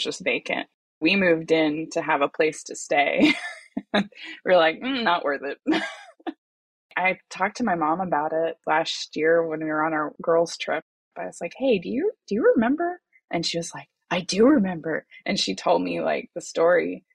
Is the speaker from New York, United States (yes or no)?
no; Galveston, Texas, United States; born there; When I was four, we moved from Galveston, which is where I was born, up to the Texas Panhandle, which is where my mom's parents lived.